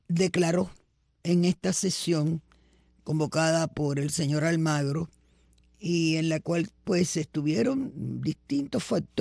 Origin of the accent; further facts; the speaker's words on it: Cuba; que soy una periodista cubana